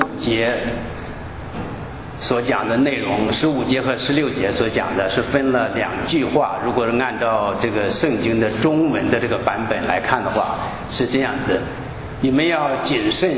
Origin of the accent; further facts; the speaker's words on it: China; 但是我们中国人呢喜欢把这个 because 放在前边。